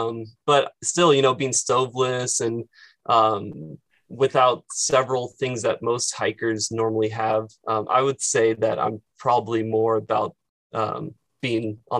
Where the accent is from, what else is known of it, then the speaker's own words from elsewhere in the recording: Kansas City, United States; So to start off, I grew up in the Kansas City area. All my life, the place where we're filming right now, this is the house I grew up in since I was 4 years old.